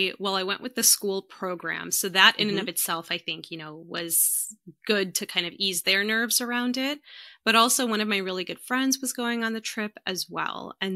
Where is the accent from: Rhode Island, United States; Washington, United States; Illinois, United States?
Illinois, United States; Chicago; born there; I am a Pakistani woman. I was born in Chicago, but raised, you know, in a Pakistani household.